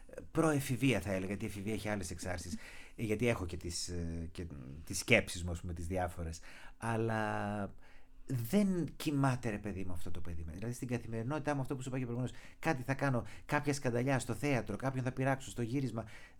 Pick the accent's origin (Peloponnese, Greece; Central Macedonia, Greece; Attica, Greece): Central Macedonia, Greece; Thessaloniki; Γιατί είμαι Θεσσαλονικιός, ήρθα στην αρχή στην Αθήνα, απέτυχα, με κόψαν οι σχολές, ξαναγύρισα πίσω